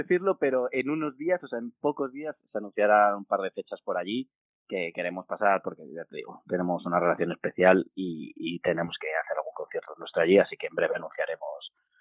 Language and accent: Spanish; Burgos, Castile and León, Spain; También tiene que ver con que somos de Burgos, al final pues nos sentimos como más del norte, ¿no?